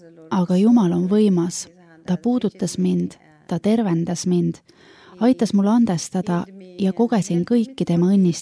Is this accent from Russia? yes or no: no; Eritrea; Ma olen pärit Kirde-Aafrika väga väikesest riigist Eritreast, mis asub Punase mere kaldal.